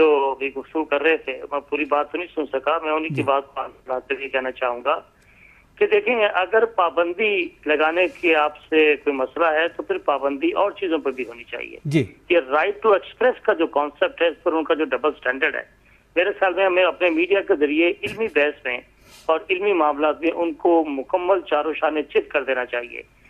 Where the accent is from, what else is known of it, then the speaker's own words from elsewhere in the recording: Pakistan; میں تصدیق کر دوں میرا تعلق پاکستان سے